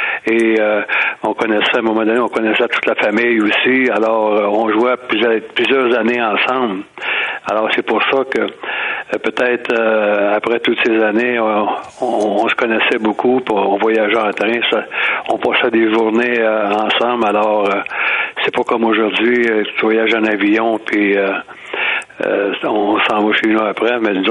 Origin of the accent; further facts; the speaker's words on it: Drummondville, Quebec, Canada; Je venais de Drummondville.